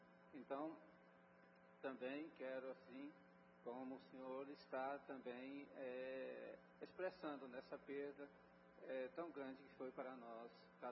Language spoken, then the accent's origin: Portuguese; Formosa, Goiás, Brazil; Ele é da minha cidade também, sou de Formosa